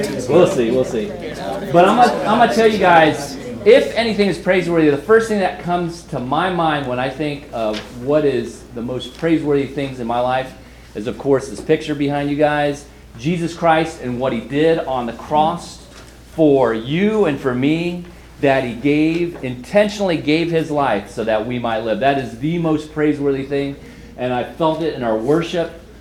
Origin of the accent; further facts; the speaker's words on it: Florida, United States; I'm from Florida. I'm from Florida, and I know my good buddy Gabe is from Miami, and he came up with me, and he's a Dolphin fan.